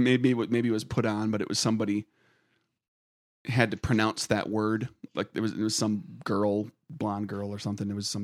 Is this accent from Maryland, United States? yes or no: no; Texas, United States; Trans-Pecos. I'm from Trans-Pecos. We got vampires down here.